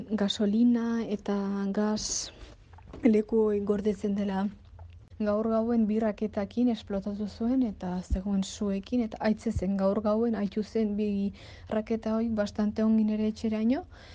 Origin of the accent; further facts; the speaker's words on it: Kyiv Oblast, Ukraine; Basque is a second language; entzuten da Kieveko bombak eta hala gure herriaino, ze bastante bertan dau. Gaur gauen esplotatu zen nire herri, bueno, ondoan 30 porai kilometrotatik.